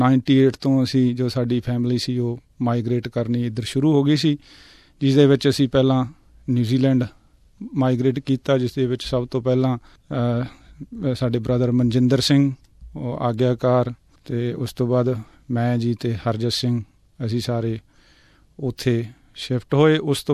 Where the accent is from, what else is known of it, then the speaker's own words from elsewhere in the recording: Punjab, India; ਸਾਡਾ ਪਿੰਡ ਹੈ ਜਿਹੜਾ ਬਿਲਕੁਲ ਲੁਧਿਆਣੇ ਦੇ ਨਾਲ ਅਤੇ ਬਹੁਤ ਹੀ ਵਧੀਆ ਮਾਰਕੀਟਿੰਗ ਜਿਹੜਾ ਏਰੀਆ ਉਹਦੇ ਵਿੱਚ ਪੈਂਦਾ ਜੀ।